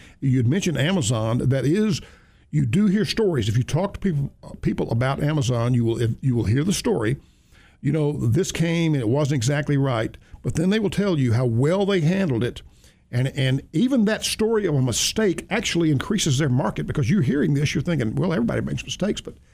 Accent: Alabama, United States; And I grew up in Alabama with, you know, Bear Bryant holding up a Coke and Lay's potato chips in the other hand

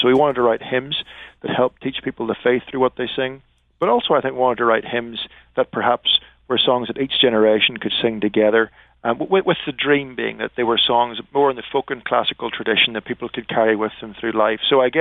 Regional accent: Ireland; also born or lived in England; We grew up in Ireland, and I was brought up in a Christian home. Then I went to England

